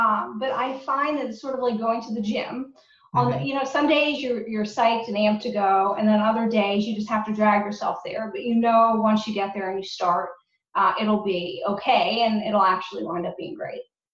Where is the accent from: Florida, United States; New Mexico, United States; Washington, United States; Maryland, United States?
Maryland, United States; Bethesda; I am. I grew up in Bethesda, so local as they come.